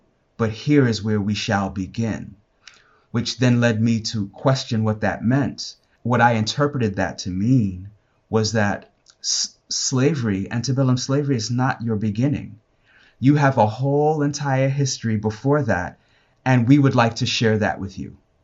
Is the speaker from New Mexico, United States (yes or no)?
no; Brooklyn, New York, United States; So I grew up here in America, raised in Brooklyn, New York, educated by an American education system with a Western point of view